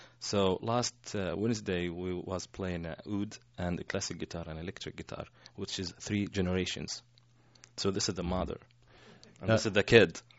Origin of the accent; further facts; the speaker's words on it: Qatar; now in Kentucky, United States; Born and raised in Qatar. I never been in Palestine, but I love Qatar. I'm from Qatar.